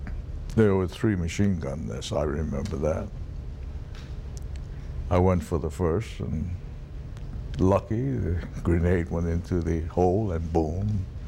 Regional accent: Honolulu, Hawaii, United States; I'm from Hawaii, Waikiki, I know how to swim.

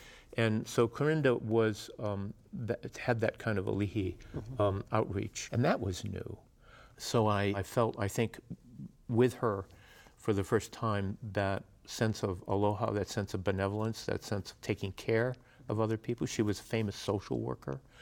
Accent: New England, United States; Probably when I was growing up in New England, not so much.

